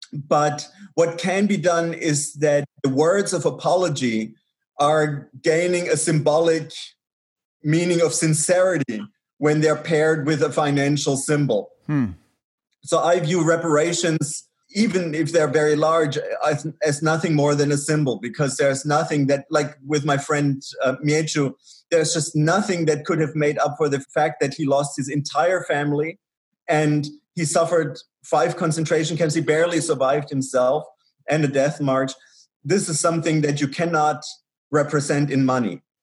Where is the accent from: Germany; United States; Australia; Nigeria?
Germany; Tübingen, Baden-Württemberg; a family that had recently moved from Israel to Germany in my hometown of Tübingen.